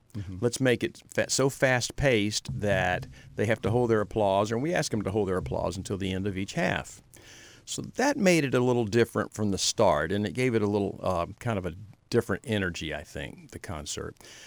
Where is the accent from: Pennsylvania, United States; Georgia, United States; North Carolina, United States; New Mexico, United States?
Georgia, United States; Atlanta; Well, so that in the big picture, growing up in Atlanta, I would first have to say Robert Shaw